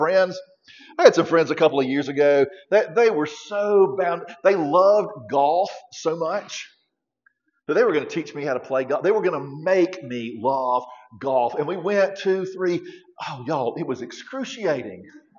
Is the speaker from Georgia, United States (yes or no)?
yes; Georgia, United States; in my little church I grew up in Southwest Georgia.